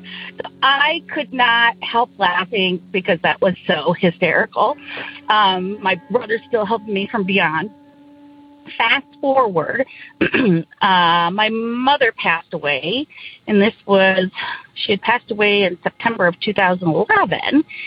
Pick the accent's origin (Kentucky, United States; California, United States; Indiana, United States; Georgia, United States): Indiana, United States; I'm from Northern Indiana.